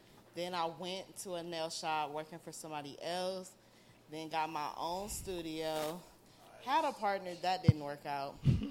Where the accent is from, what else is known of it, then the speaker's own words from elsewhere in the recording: Inglewood, California, United States; So to be able to live the artist dream in Cali and doing it. I'm from Inglewood.